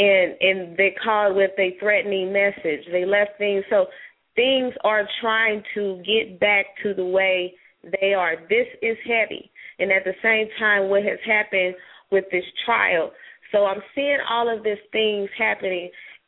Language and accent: English; Kansas City, Missouri, United States; now in Lexington, United States; I am from Kansas City, Missouri, now residing in Lexington, Missouri.